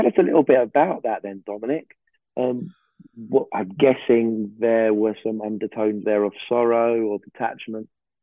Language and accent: English; Lewisham, London, United Kingdom; I'm from Lewisham and you see in South East London and Croydon just the very visible effects of bombing.